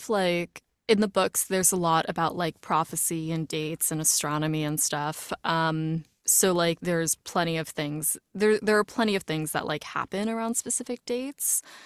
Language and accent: English; New York, United States; I, for context, I'm a New Yorker.